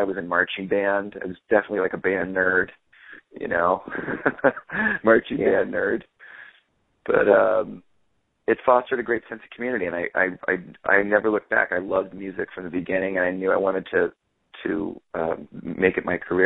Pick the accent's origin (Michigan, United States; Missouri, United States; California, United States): California, United States; definitely at least a couple generations native Californian.